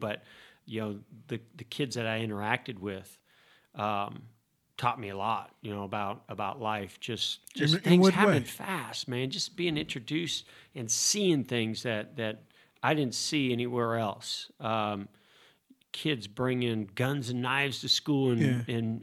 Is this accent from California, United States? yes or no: yes; Vallejo, California, United States; also born or lived in Indiana; Yeah, probably growing up in Vallejo more than anything else, right? I mean, very diverse school, public school.